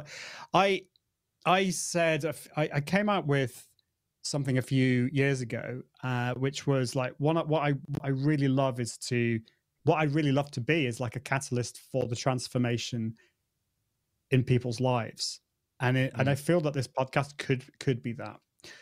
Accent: United Kingdom; But also, I'm British, like, and as Brits, we don't tell

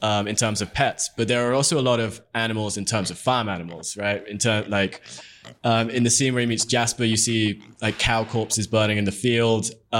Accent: United Kingdom; And like, to me, it like, as a British person, it is such a like fantastic sort of depiction of that.

